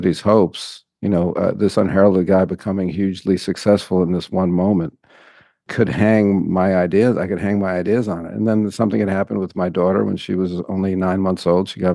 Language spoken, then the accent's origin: English; Manhattan, New York, United States; I grew up in Manhattan.